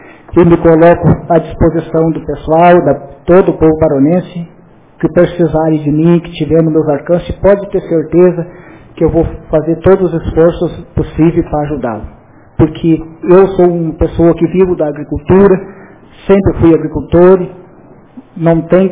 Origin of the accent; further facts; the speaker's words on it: Invernada dos Abreus, Brazil; Eu sou lá da Invernada dos Abreus